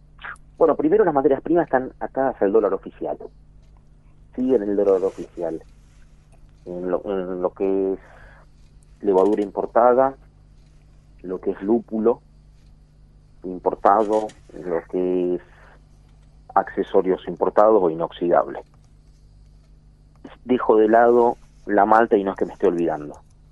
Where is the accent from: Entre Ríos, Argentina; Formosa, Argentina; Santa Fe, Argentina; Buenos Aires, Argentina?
Buenos Aires, Argentina; yo te hablo también un poco como porteño en este momento.